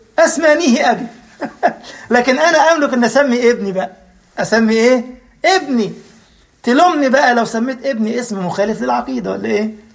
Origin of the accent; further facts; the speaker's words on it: Upper Egypt, Egypt; أنا مش في السويد، أنا مصري ومصري صعيدي كمان يعني، مشكلة يعني، مش مصري عادي كمان يعني